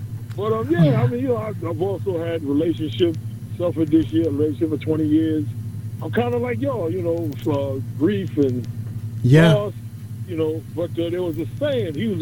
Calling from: Queens, New York, United States; from Jamaica, Queens.

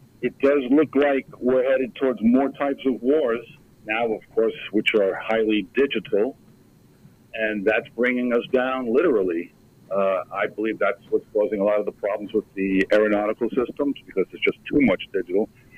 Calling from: New York, United States; Good afternoon. I'm in Nassau County.

